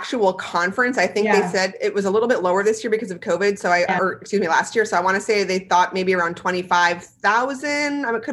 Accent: Midwest, United States; I grew up in the Midwest.

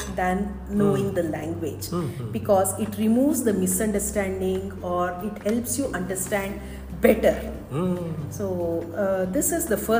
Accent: India; Because being an Indian, I felt that most of the culture of India it is very similar to Japan culture

